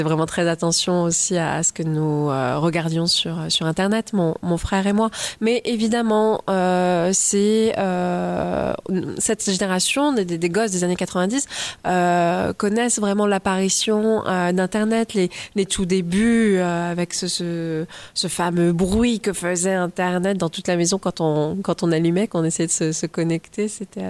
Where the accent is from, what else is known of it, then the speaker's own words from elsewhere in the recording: Toul, Grand Est, France; born there; Oui, alors je suis née à Toul et j'ai fait le cours Florent à l'âge de 16 ans, Romy à 19 ans.